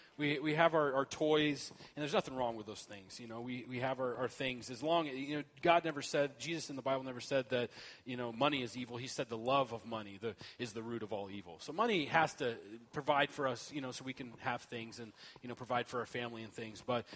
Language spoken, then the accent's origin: English; Glendale, Arizona, United States; I'm from Glendale, Arizona, and when I left, it was 111 degrees.